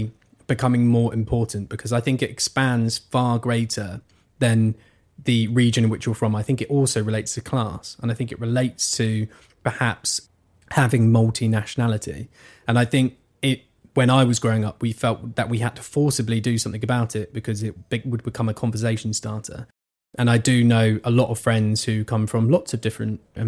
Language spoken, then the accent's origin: English; East of England, United Kingdom; myself to not speak in this kind of weird amalgamation of Essex and East Anglia, because once you, when you're growing up in Suffolk, you have an overspill of London